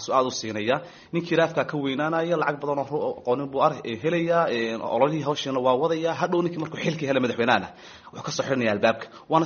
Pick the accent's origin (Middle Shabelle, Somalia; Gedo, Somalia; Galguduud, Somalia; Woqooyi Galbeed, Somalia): Woqooyi Galbeed, Somalia; Hargeisa; also born or lived in Uganda; hargeys aan ku dhashay dabeetana wax ku bartay ilaa iyo dugsigii hoose sare dhexe ilaa jaamacaddii koowaad oo bachelorkii ahayd jaamacadda admas la yidhaahdo kadib waxaan tegay waddanka uganda